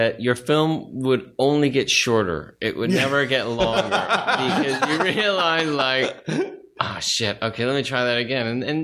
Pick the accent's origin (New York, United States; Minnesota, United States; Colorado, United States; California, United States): California, United States; Studio City; In Studio City.